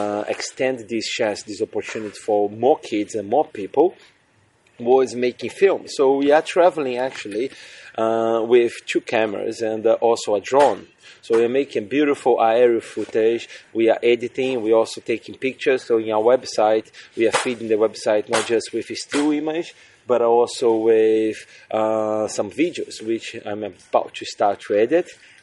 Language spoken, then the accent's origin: English; Brazil; English is a second language; moved away as an adult; now in England; I'm originally from Brazil, for people who actually couldn't understand my accent. And I moved to England, you know, 10 years ago.